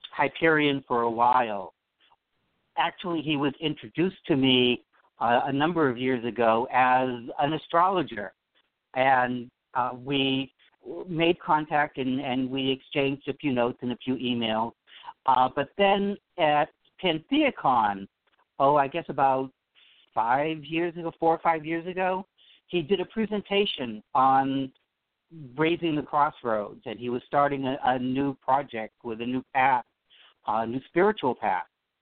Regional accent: Boston, Massachusetts, United States; Okay, so I grew up in the Boston area

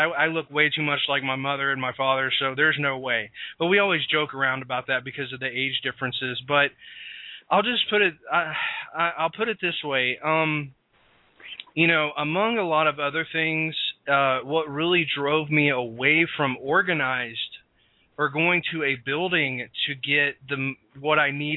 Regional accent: Chattanooga, Tennessee, United States; because I grew up in the Southeast

